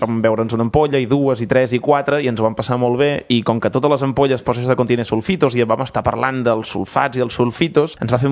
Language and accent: Catalan; Breda, Catalonia, Spain; en Toni Solà sí que és de Sant Celoni, però l'Albert, en Joan i jo som de Breda